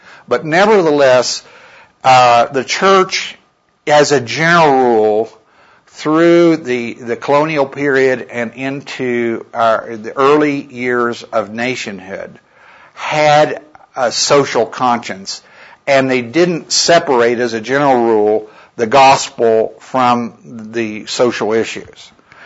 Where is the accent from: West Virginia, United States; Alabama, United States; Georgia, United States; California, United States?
West Virginia, United States; I grew up in West Virginia as a young man.